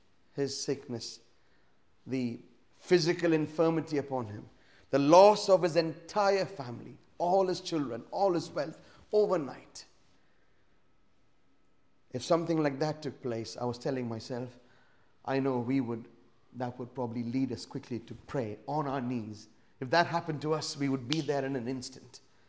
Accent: Kuwait; I remember years ago growing up in Kuwait

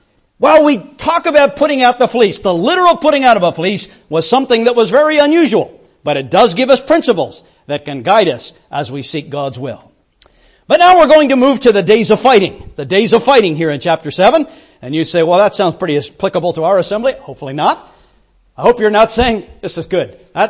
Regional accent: Arizona, United States; Well, I'm from Arizona. I can tell you that there isn't.

